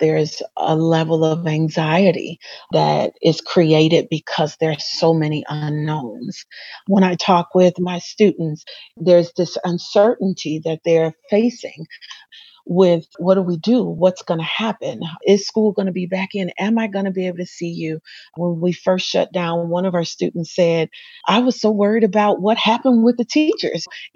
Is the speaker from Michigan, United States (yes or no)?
yes; Covert, Michigan, United States; And so growing up in Covert, I had an opportunity to engage who I was and engage my culture in a learning setting.